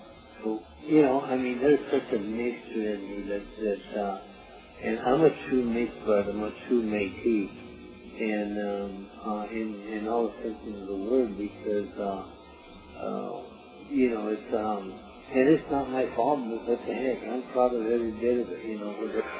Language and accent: English; Aztec, New Mexico, United States; I come from Aztec, and there's some Yankee in my blood